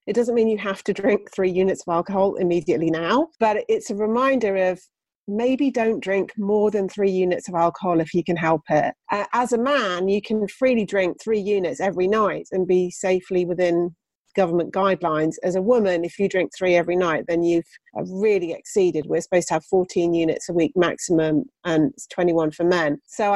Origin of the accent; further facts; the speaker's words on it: South West England, United Kingdom; I grew up in Somerset